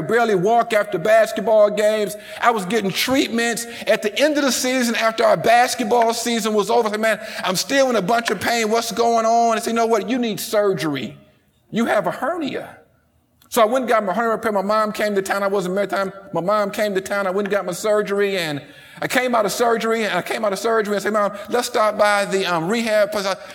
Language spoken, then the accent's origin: English; Detroit, Michigan, United States; So I grew up in Detroit, Michigan. I was a basketball player